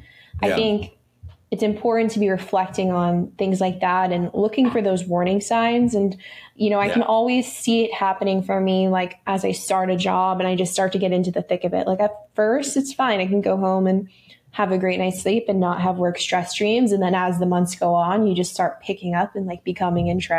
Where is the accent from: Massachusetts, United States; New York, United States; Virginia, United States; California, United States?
Massachusetts, United States; Boston; I am from Boston.